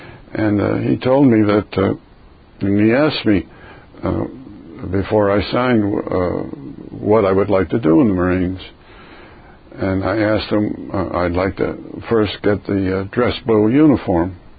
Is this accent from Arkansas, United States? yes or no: no; Cleveland, Ohio, United States; born there; I was born in Cleveland, Ohio, February 10, 1926.